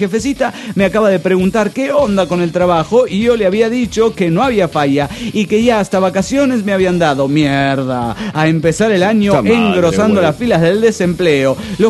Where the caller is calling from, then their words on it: Durango, Mexico; de Durango, México.